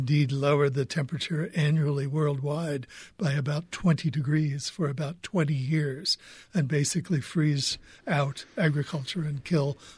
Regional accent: Kansas City, Missouri, United States; which happens to have been shot in my hometown of Kansas City, Missouri.

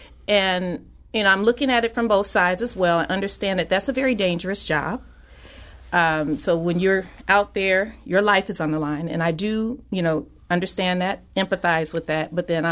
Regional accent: St. Louis, Missouri, United States; well, I'm from St. Louis, and, my father used to work for the St. Louis City Police Department.

